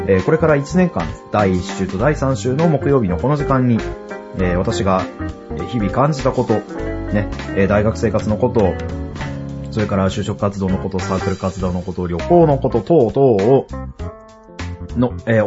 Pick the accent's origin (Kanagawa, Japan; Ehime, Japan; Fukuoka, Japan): Fukuoka, Japan; now in Tokyo, Japan; 福岡県福岡市の出身です。九州の出身なんですけど、普段はですね、東京北区に住んでおります。なのでこの番組も普段は東京からお届けするんですけど、今は福岡から帰省しておりますのでお届けしております。